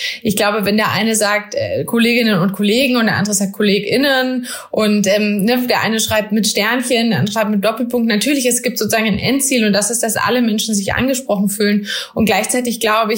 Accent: Germany; born there; Ich bin weiß, ich komme aus einem zumindest Halb-Akademiker-Haushalt. Ich bin in Deutschland geboren.

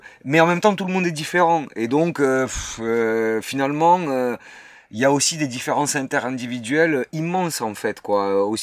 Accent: Toulouse, Occitanie, France; Je suis toulousain en plus

